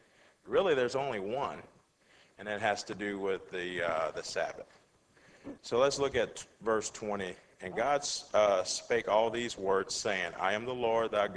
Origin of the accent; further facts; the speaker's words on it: United States; And trust me, being a human, being an American, those things have special place because we grew up with them, you know?